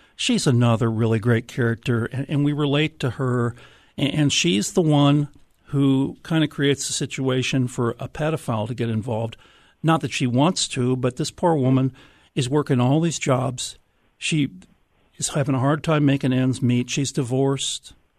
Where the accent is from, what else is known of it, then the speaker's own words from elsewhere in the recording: Des Moines, Iowa, United States; I grew up in Des Moines. And in 1982, I was managing a record store in Des Moines